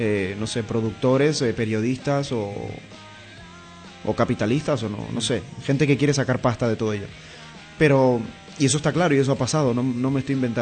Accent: Caribbean Region, Colombia; Nacida en el Caribe colombiano, yo vengo del Caribe colombiano

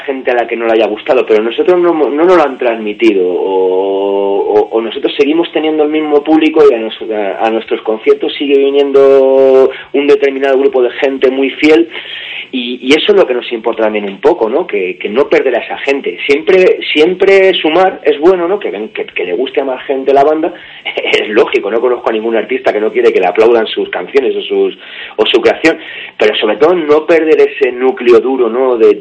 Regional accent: Leganés, Community of Madrid, Spain; Yo, por ejemplo, soy de Leganés, de un pueblo obrero de aquí de Madrid

